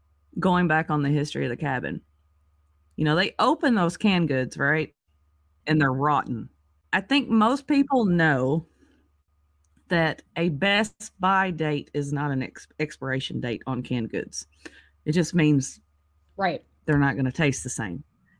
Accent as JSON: {"language": "English", "region": "the South", "country": "United States", "said": "I'm from the South. Canning is a thing"}